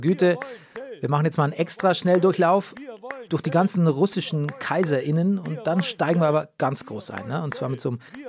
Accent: Bavaria, Germany; now in Berlin, Germany; Da ähnelt sich meine Heimat Niederbayern auch offensichtlich der Provence, weil ich habe ähnliche Probleme bei meinen Eltern. Hier in Berlin geht's, aber wenn ich da bin, in der Heimat

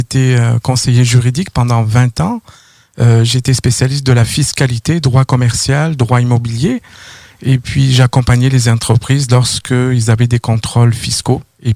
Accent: Occitanie, France; moved away as an adult; Oui, je viens de la France. Donc, je suis ici depuis à peu près 2009.

